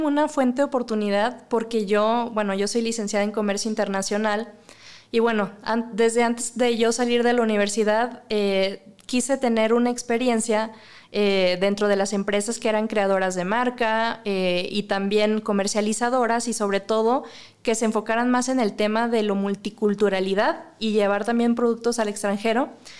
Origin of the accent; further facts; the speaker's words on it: Mexico; Como mexicanos, bueno, la salsa picante pues es toda la cultura, ¿no?